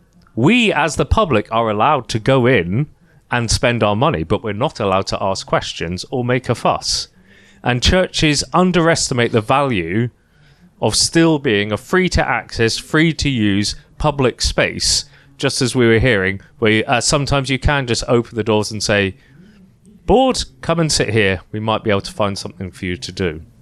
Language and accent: English; Scotland, United Kingdom; I grew up in Scotland.